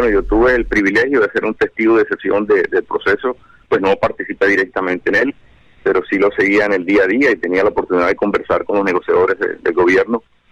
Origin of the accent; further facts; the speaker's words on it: Colombia; una distinción que me honra mucho como colombiano